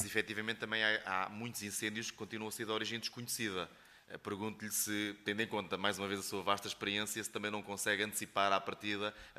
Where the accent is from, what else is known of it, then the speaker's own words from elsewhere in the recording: Pombal, Leiria, Portugal; eu sou natural de Pombal